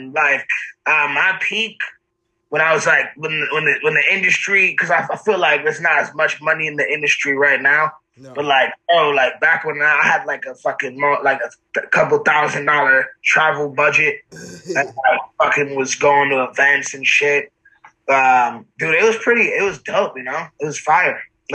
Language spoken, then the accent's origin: English; Maryland, United States; I'm from Maryland. So what happened was like I went on this fucking family trip and went to Hawaii, right?